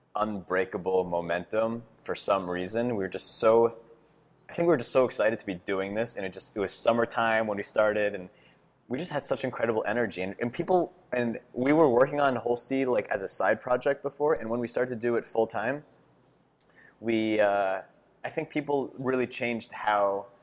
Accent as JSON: {"language": "English", "town": "Providence", "region": "Rhode Island", "country": "United States", "tie": "born or raised there", "said": "when we grew up in Providence."}